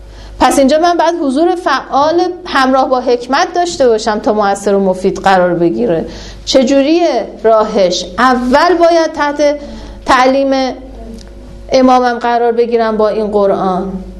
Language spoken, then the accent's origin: Persian; Iran; حالا ما چون ایرانی هستیم امام رضا داریم دیگه، بیشتر میریم مشهد تا نجف.